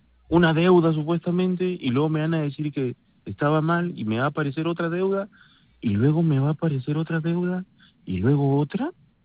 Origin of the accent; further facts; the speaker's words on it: Peru; now in Chile; Yo estoy en Chile. Soy peruano, vivo hace un montón de años acá.